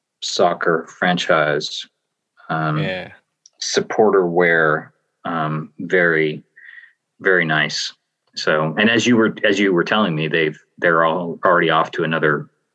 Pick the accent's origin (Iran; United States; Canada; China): Canada; Me as a Canadian have trouble pronouncing things.